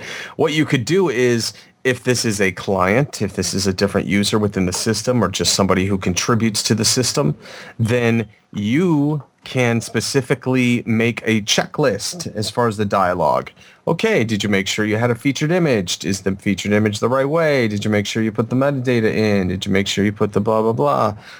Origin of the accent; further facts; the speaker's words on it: Chicago, Illinois, United States; Now, I'm from Chicago, and a long time ago, the people of Chicago reversed the flow of the river.